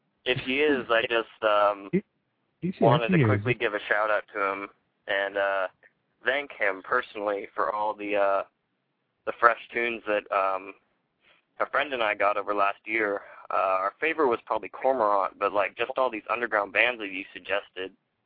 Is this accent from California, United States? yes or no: yes; Roseville, California, United States; I'm from a town called Roseville, which is just an hour north of Sacramento.